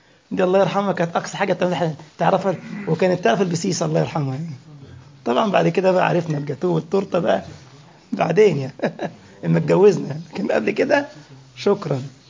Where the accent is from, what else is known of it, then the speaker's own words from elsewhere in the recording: Egypt; سد الحنك أكل كده كان عندنا في مصر